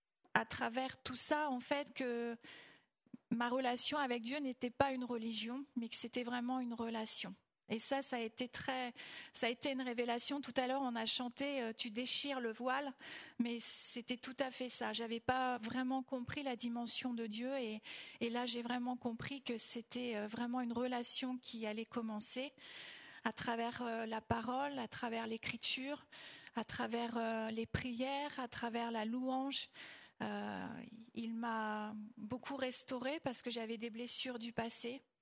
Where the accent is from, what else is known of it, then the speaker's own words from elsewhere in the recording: Bernay, Normandy, France; Donc nous venons de Bernay, donc de Normandie effectivement